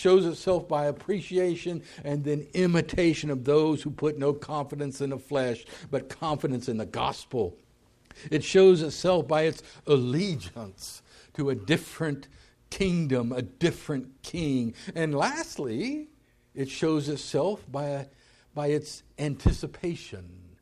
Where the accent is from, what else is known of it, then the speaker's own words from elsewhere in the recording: Texas, United States; Where are you from? And I'm from Texas.